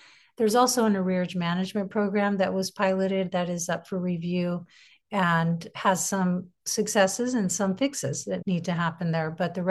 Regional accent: Sacramento, California, United States; I actually growing up in Sacramento

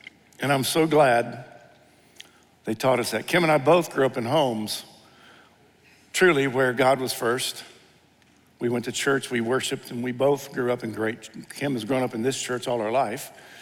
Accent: Dayton, Ohio, United States; The Dayton Daily News, I grew up in Dayton, Ohio, and the Dayton Daily News would drop off papers at a certain location in the community

